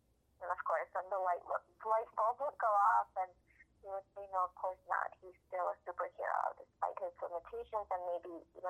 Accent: Ukraine; I was born and raised in Ukraine, and after we were exposed to radiation, my health was severely compromised.

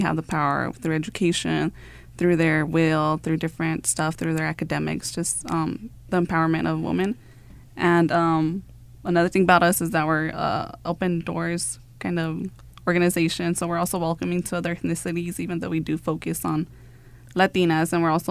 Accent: Bakersfield, California, United States; I'm from originally from the Bakersfield area, but I moved out here to go to school at CSUN

